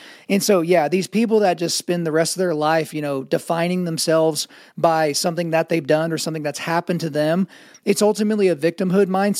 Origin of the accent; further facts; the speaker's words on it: Oklahoma, United States; born there; But since I was born in Oklahoma, I feel like I fall into the country music theology mindset.